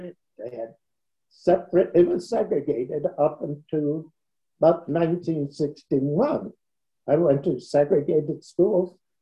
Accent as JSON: {"language": "English", "country": "Bermuda", "tie": "born or raised there", "said": "However, the most important thing I want to tell you about growing up in Bermuda, I had a beautiful time. Bermuda was the safest and the prettiest place you can imagine."}